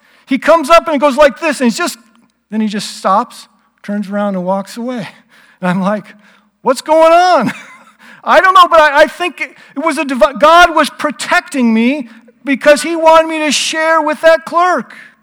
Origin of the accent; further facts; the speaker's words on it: California, United States; because I grew up in California and I have hardly ever been back there to my hometown.